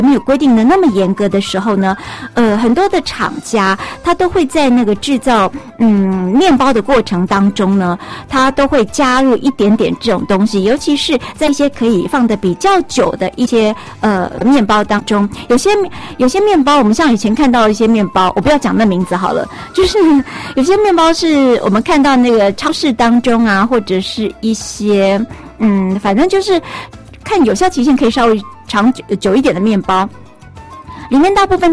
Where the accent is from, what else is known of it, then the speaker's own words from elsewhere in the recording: Taiwan; 其实我们台湾人呢大概也是喜欢吃白米饭的人居多